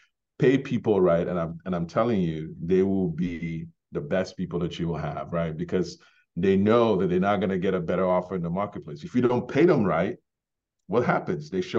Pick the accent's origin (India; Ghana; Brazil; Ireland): Ghana; now in United States; so I was born in Ghana, grew up in Ghana before immigrating to the US.